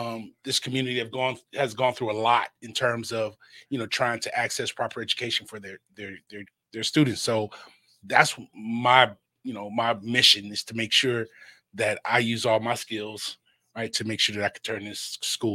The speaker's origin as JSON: {"language": "English", "town": "Detroit", "region": "Michigan", "country": "United States", "tie": "born or raised there", "said": "Well, I'm born and raised in Detroit."}